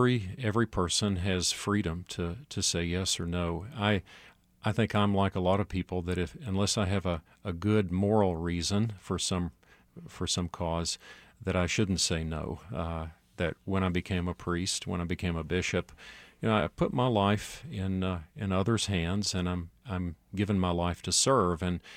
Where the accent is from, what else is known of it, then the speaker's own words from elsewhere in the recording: Knoxville, Tennessee, United States; I grew up in East Tennessee, the city of Knoxville, and went to school there, grade school, high school.